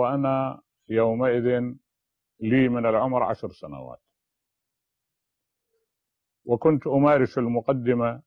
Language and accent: Arabic; Najaf, Najaf Governorate, Iraq; born there; ولدت بالنجف الأشرف من العراق، وذلك في عام 1928 بعد 1900،